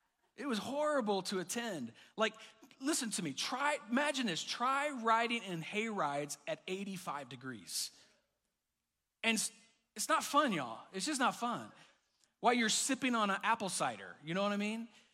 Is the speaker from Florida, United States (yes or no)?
yes; Florida, United States; But when I grew up in Florida, right? The great country of Florida. And I grew up in Florida, and we looked forward to fall.